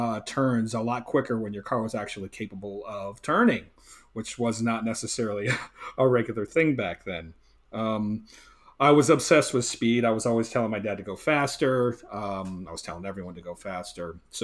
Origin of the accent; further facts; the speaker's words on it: Philadelphia, Pennsylvania, United States; So I grew up in Philadelphia, and it was in the early 70s